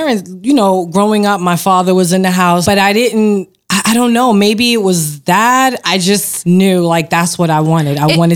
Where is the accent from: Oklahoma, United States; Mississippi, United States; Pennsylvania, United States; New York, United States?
New York, United States; Queens; also born or lived in Brooklyn; now in Westchester, United States; I was born in Brooklyn, moved to Queens.